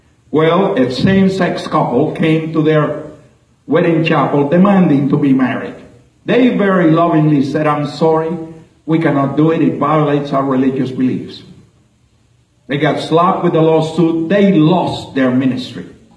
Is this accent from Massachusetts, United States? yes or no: no; Texas, United States; You know, I am from Texas.